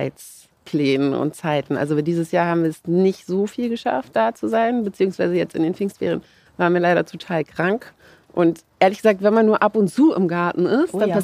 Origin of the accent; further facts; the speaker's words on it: Hamburg, Germany; Also ich bin in Hamburg aufgewachsen und zur Schule gegangen.